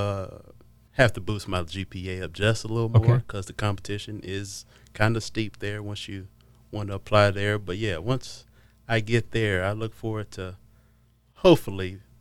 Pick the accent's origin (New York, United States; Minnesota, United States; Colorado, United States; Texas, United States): Texas, United States; born there; also born or lived in Mississippi; took me a little time to get acclimated there because I was born in Texas, of mm-hmm. course. Then before there, I was in Mississippi.